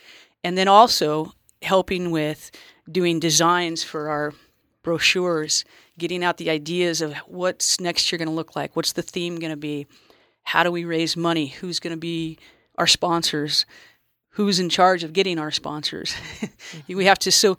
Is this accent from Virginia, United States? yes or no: no; California, United States; now in Guerneville, United States; I grew up in Orange County, so I'm a transplant, and I came to Guerneville, and I've never felt so much community in my life.